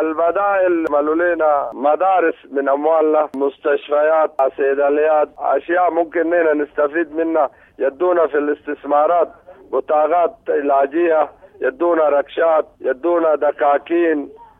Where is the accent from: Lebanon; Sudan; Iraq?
Sudan; Red Sea; نحن سودانيين وما نابع انه السودان يتطور والمينا تتطور، لكن نحن بنقول طوروا البشر معانا، طورونا نحن، عملوا لنا بديل معيشي عشان نقدر نعيش مع المجتمعات الموجوده في داخل ولايه البحر الاحمر.